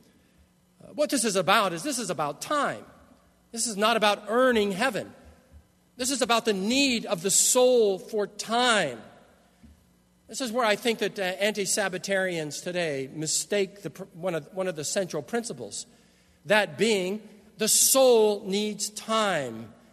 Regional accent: California, United States; Unlike the strawberry fields that I grew up around in Southern California, where Farmer John would all but shoot you if you even looked at his strawberries.

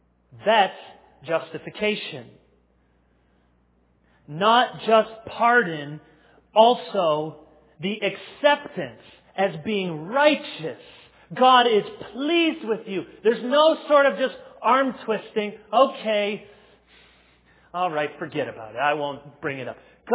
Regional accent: Chicago, Illinois, United States; born there; I was born in Chicago, so that's Central Standard Time.

